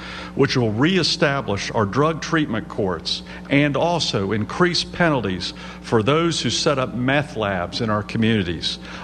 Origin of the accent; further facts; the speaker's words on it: Charlotte, North Carolina, United States; can you start on I-85 and I-77 interchange in Charlotte, my hometown?